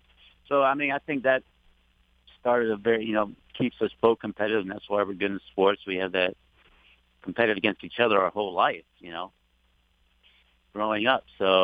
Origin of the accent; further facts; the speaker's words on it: Louisiana, United States; also born or lived in Virginia; And so I grew up in Louisiana. A lot of people think I'm Cajun just because I've been here so long, you know, grew up there. But actually, I was born in Virginia.